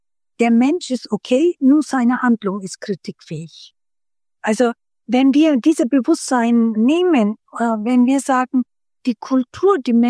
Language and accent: German; Hof, Bavaria, Germany; born or raised there; German is a second language